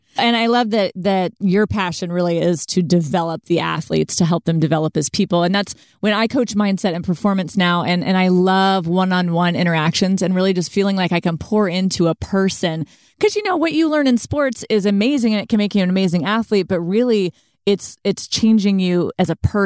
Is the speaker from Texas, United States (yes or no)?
yes; Texas, United States; I'm a Texan through